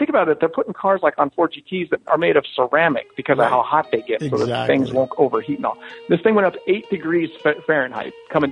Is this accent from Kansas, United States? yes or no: no; Golden, Colorado, United States; And it was fun because I grew up in Golden, Colorado.